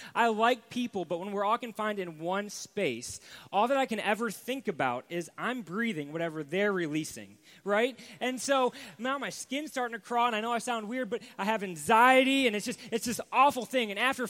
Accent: Ohio, United States; And I grew up in Ohio, and it was just kind of this thing. Yep, that's the state.

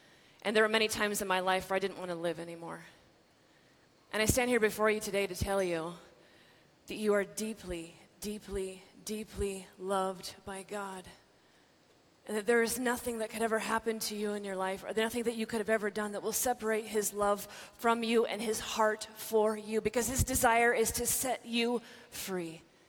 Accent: Corpus Christi, Texas, United States; I come from Corpus Christi, Texas, right? The great nation of Texas.

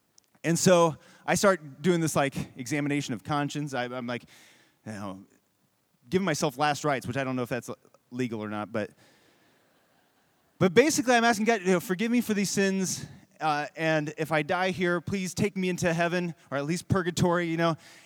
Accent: Indiana, United States; He was wearing a Notre Dame hat, and we're from Indiana

